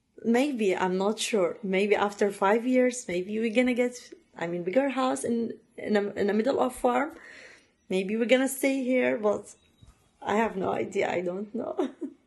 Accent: Iraq; English is a second language; moved away as an adult; now in Pittsburgh, United States; I'm originally from Iraq. I live here. I've been here almost 6 years ago.

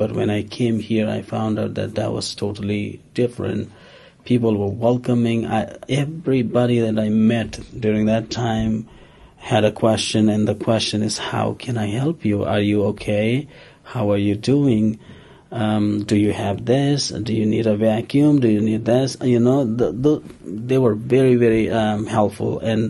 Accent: Bhutan; English is a second language; now in United States; I am originally from Bhutan. It's a country between India and China, and I have been in the United States for about 8.5 years now.

